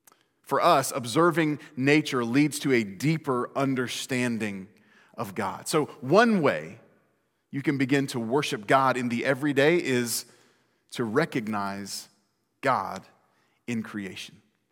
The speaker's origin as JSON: {"language": "English", "town": "Fairborn", "region": "Ohio", "country": "United States", "tie": "born or raised there", "said": "The museum is in my hometown, Fairborn, Ohio"}